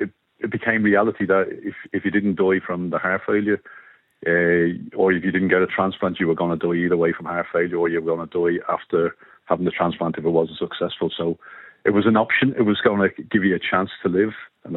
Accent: Coolock, Leinster, Ireland; but she knew I was from Coolock, obviously

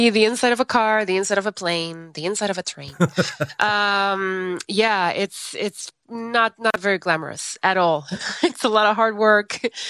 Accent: Guatemala; moved away as an adult; now in Los Angeles, United States; I'm born and raised in Guatemala. So that's another thing about me is that I sing in English and Spanish.

